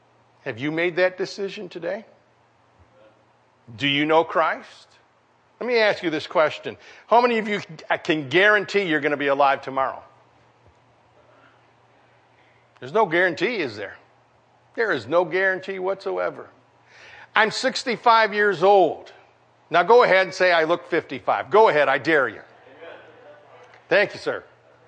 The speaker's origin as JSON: {"language": "English", "country": "United States", "tie": "born there", "said": "I'm not saved because I was born in America"}